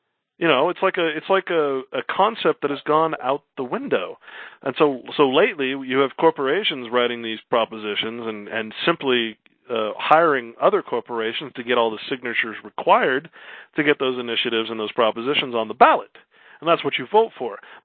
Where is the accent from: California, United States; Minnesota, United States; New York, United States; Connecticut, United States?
California, United States; Well, I grew up in California, so we had something called a proposition.